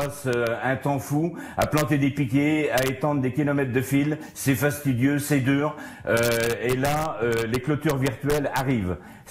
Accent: Pays de la Loire, France; C'est ce qu'on fait chez moi à Vendée avec une marque qu'on a créée il y a 3 ans maintenant, Juste et Vendéen

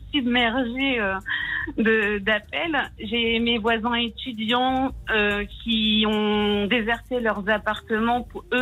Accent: Normandy, France; Moi là-bas, je viens de Normandie.

